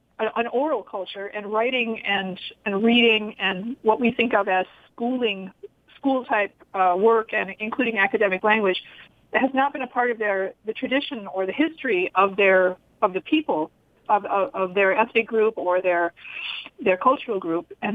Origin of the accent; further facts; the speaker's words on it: Sioux Falls, South Dakota, United States; I was born and raised in Sioux Falls, graduated from O'Gorman, attended Augustana, and graduated from University of South Dakota.